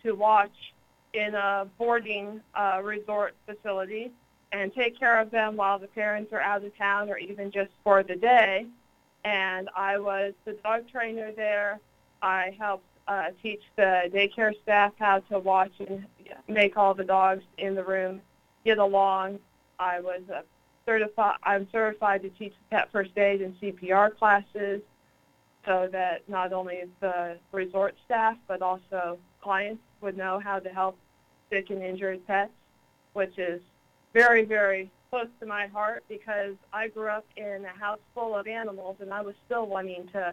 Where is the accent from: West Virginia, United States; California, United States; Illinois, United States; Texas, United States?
Texas, United States; Plano; now in Dallas, United States; I grew up in Plano, Texas, and I now live in Dallas, Texas, so just about 10 miles south of where I grew up.